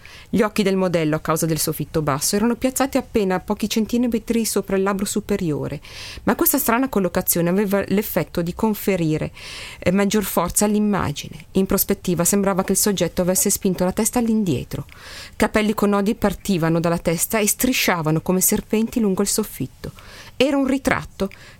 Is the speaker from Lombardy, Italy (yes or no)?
yes; Milan, Lombardy, Italy; noi siamo di Milano, qui a Milano, vero?